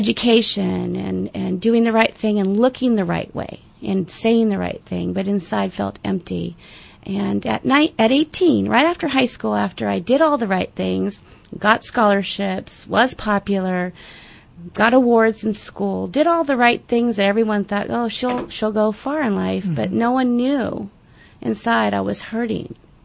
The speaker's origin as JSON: {"language": "English", "town": "West Covina", "region": "California", "country": "United States", "tie": "born or raised there", "said": "I grew up in the beautiful state of California where the smog settles in the valley of San Gabriel Valley in West Covina area."}